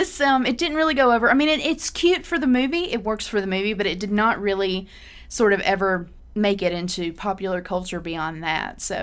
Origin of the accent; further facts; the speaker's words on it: Mississippi, United States; I've got the Mississippi connection. I'm from Mississippi